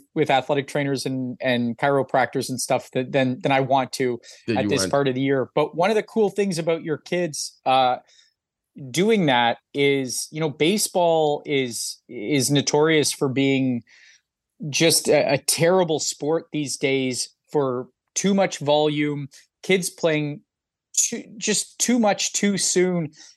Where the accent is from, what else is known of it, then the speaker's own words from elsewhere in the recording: Toronto, Ontario, Canada; That was one of the beautiful things about growing up in Toronto was you kind of had if you didn't play hockey, if you're from Canada and you didn't play hockey, you're weird.